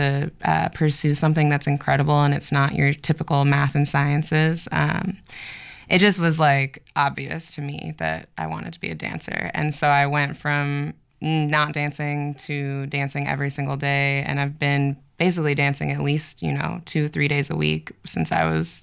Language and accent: English; Portland, Oregon, United States; also born or lived in Baltimore, Maryland; I grew up here. I'm from Baltimore originally. My family moved here when I was six, so I'm a Portland baby.